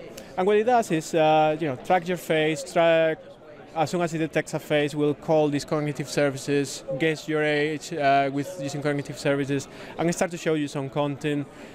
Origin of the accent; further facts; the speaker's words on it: Spain; now in United Kingdom; I'm originally from Spain, but living in the UK, so I help with the communities there whenever I have some spare time.